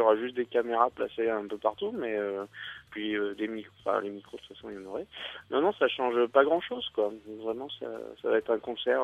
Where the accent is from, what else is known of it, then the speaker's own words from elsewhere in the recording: Briançon, Provence-Alpes-Côte d'Azur, France; Non, je suis originaire de Briançon.